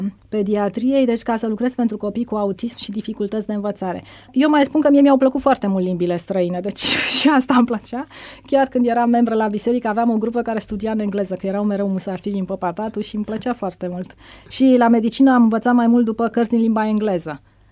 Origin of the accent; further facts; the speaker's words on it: Romania; el era bucuros că sunt din România, așa că sunt din Balcani